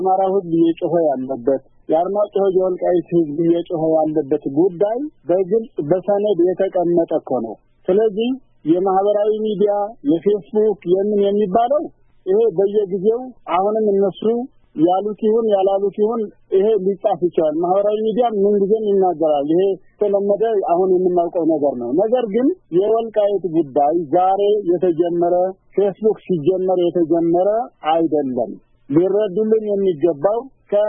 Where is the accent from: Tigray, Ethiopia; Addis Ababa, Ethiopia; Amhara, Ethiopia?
Tigray, Ethiopia; የተወለድኩበት ሀገር ወልቃይት ነው። ወልቃይት ብዙን አካባቢ ስለሚያካብል ካሉን ወልቃይት ቃብቻ አየሳ ኪዳነ ምህረት ይባላል። ቀበሌ ገበሬ ማህበሩ እዛው ነው ተወልጄ ያደግኩት፣ መራሚ ያደግኩት። አሁን እድሜ ወደ 56 እየገባሁ